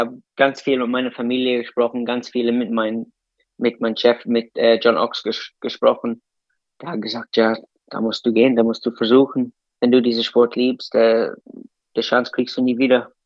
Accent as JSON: {"language": "German", "region": "Leinster", "country": "Ireland", "tie": "born or raised there", "second_language": "German", "said": "Aber ich war aufgewachsen auf der Curragh."}